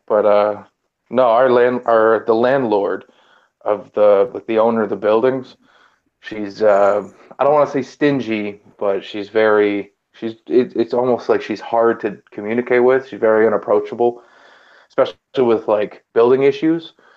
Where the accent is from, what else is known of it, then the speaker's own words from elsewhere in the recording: Canada; I should just film myself walking around town, speaking in my native tongue to my fellow Canadians and let you guys really take in the culture around here.